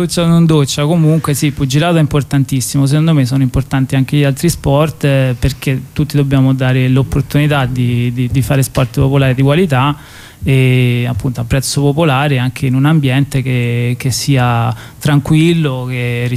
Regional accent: Florence, Tuscany, Italy; now in Rome, Italy; io me le ricordo con piacere queste cose perché vengo da Firenze

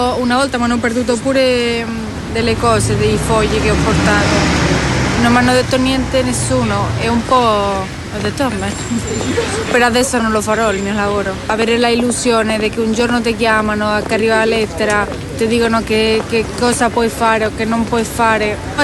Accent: Madrid, Community of Madrid, Spain; Italian is a second language; moved away as an adult; now in Rome, Italy; Sono de Madrid. Sono 5 anni che vivo a Roma.

